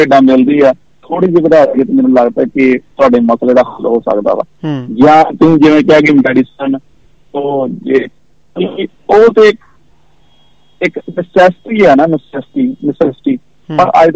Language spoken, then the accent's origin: Punjabi; Mughal Chak, Punjab, India; ਮੇਰਾ ਜਿਵੇਂ ਮੇਰਾ ਪਿੰਡ ਇੱਥੇ ਜਾਏਗਾ ਮੁਗਲ ਚੱਕ ਬਣੂਆ, ਤਰਨ ਤਾਰਨ ਮੁਗਲ ਚੱਕ ਬਣੂਆ